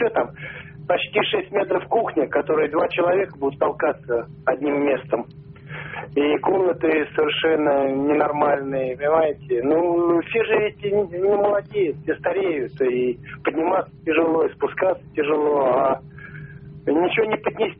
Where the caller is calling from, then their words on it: Moscow, Russia; я звоню из Москвы, район Царицыно.